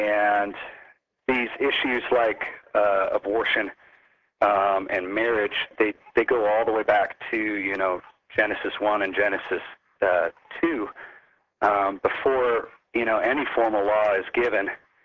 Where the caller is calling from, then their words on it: Lakeport, California, United States; I'm calling from Lakeport, California.